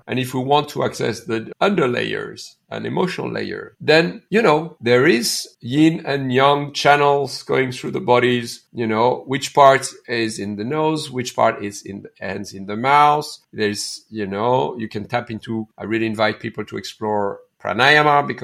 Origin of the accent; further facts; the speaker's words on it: India; now in Canada; I'm from India. I'm a Canadian from Indian origin. I'm a male. I'm a father